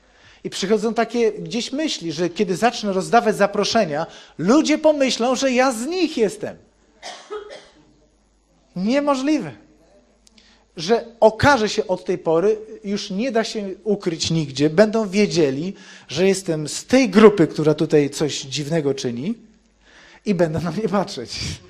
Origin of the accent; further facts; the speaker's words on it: Szczecin, West Pomeranian Voivodeship, Poland; miałem 21 lat, bo ja ze Szczecina w ogóle pochodzę. Wróciłem po 2 latach nieobecności do Szczecina